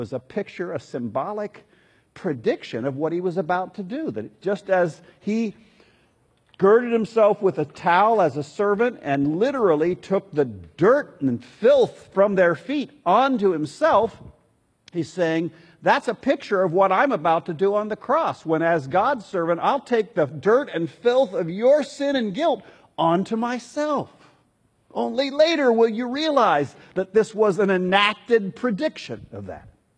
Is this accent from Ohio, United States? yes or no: yes; Columbus, Ohio, United States; now in Los Angeles, United States; "Well, I'm from Columbus." That was not in my favor.